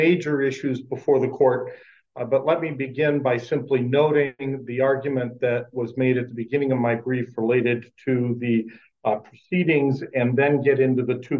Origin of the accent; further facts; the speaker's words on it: Mankato, Minnesota, United States; I'm an attorney from Mankato, Minnesota